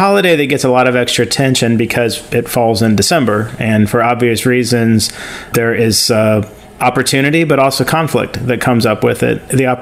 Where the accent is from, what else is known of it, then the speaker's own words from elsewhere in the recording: Kansas City, Missouri, United States; also born or lived in California; You know, when I grew up in Kansas City, it was always cold, and so everything had to be indoors. There was some time that I spent in California